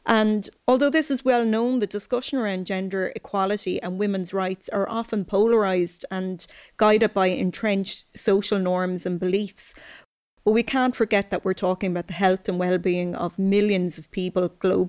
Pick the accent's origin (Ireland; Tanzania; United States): Ireland; I'm a senator from Ireland